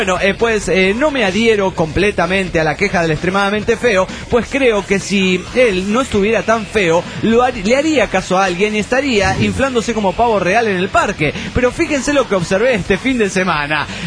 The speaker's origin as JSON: {"language": "Spanish", "town": "Trelew", "region": "Chubut", "country": "Argentina", "said": "de Trelew, Chur, República Argentina."}